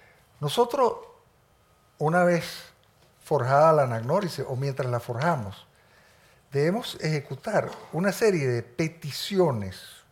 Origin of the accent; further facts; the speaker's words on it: Venezuela; Te lo digo yo, que soy venezolano y que soy un fruto cabal de aquello.